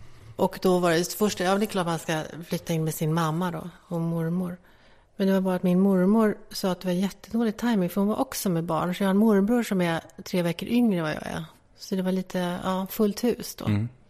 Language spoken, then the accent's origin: Swedish; Stockholm, Stockholm County, Sweden; Ja, jag började med Mellanhöjden. Och sen Fruängen, och sen så pendlar, kan man säga, mellan dem. Eftersom jag bodde med min farmor och farfar och pappa.